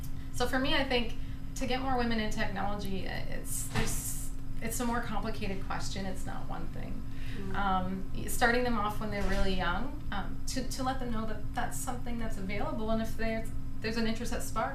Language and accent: English; Kitchener-Waterloo, Ontario, Canada; Well, I'm from Kitchener-Waterloo, and I've worked at a variety of companies there